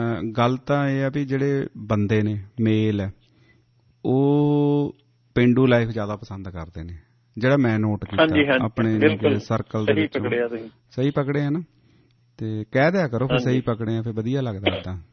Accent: Punjab, India; ਅਸੀਂ ਪੰਜਾਬ ਤੋਂ ਆਏ ਹਾਂ

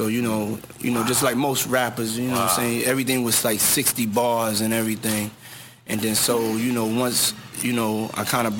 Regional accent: Harlem, New York, United States; these were the things that I grew up to in Harlem when I used to have to do my chores in the morning.

